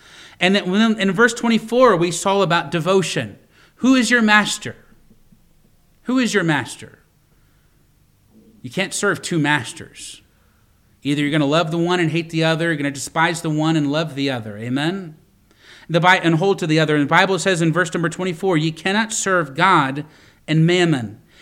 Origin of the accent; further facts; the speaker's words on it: Boone, Iowa, United States; born there; And I was born in Boone, Iowa, in the hospital there, Boone, Iowa.